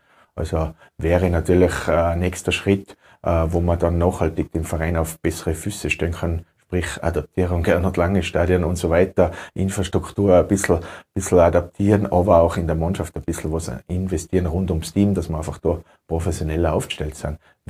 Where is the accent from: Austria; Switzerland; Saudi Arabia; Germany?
Austria; Tyrol; Ich bin in Tirol zu Hause. Tirol ist mein Heimatland, ich liebe das Land über alles